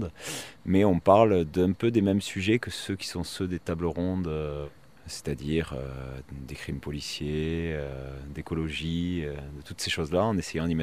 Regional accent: Saint-Affrique, Occitanie, France; nous, on est de Sainte-Afrique, donc juste à côté d'ici, là, à peine une demi-heure. Et que c'est un petit village, quoi. On est entre 8 et 9 000 habitants.

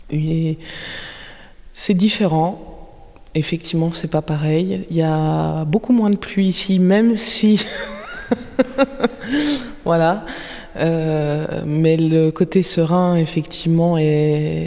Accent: Bourgogne-Franche-Comté, France; je ne suis pas du tout originaire de là, je suis originaire du Jura, d'en haut des montagnes. Et du coup, arriver dans le Divois, habiter en bas, il fallait que j'apprenne à le connaître.

